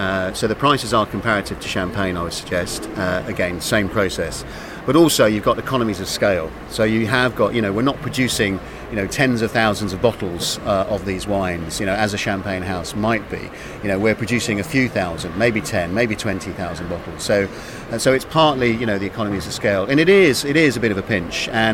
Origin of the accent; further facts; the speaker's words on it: England, United Kingdom; And not just as an Englishman, but as a wine professional